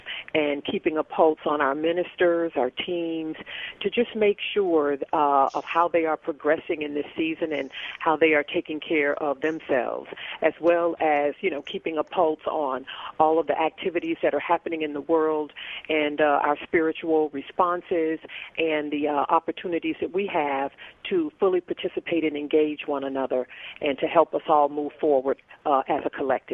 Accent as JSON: {"language": "English", "region": "the South", "country": "United States", "tie": "born or raised there", "said": "we have experienced growing up in the South and really around America"}